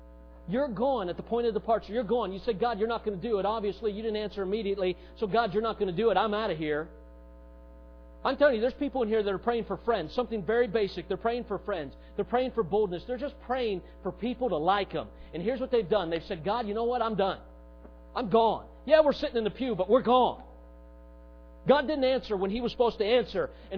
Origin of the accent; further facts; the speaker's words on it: Charleston, South Carolina, United States; I got burdened at my hometown in Charleston, South Carolina, where I had moved for a few years underneath Dennis Clemens.